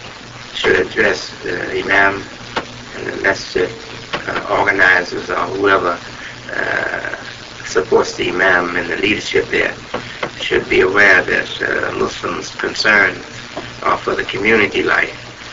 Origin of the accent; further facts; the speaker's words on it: Chicago, Illinois, United States; moved away as an adult; I've been outside of my hometown, Chicago, and the place I was most comfortable in was Rialto.